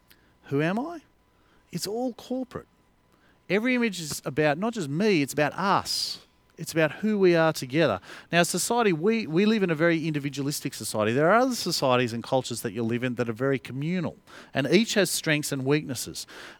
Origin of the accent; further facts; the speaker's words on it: Australia; I can let go of being Australian.